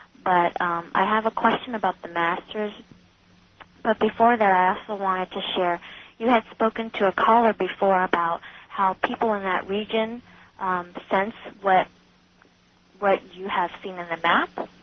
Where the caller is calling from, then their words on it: California, United States; Hi. I'm calling from California.